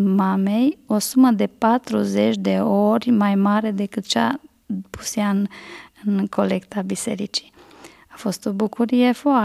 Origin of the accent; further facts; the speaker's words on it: Cluj, Cluj County, Romania; eu sunt din Cluj, fac parte dintr-o familie cu 9 copii